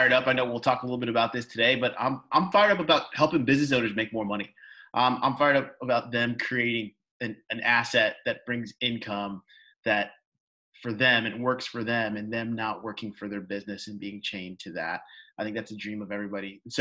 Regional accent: Louisiana, United States; also born or lived in Kenya / Midwest; I was born in Kenya, lived in the Midwest, and then grew up in really from seventh grade to graduating college in Louisiana. So big culture shock.

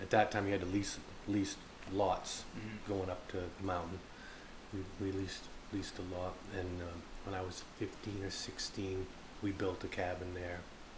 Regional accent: Orrington, Maine, United States; I grew up in Orrington, which is outside of Brewer, Bangor.

